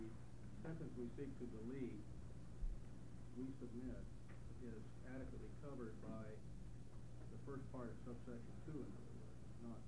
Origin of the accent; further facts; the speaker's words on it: Eugene, Oregon, United States; I'm a lawyer from Eugene, Oregon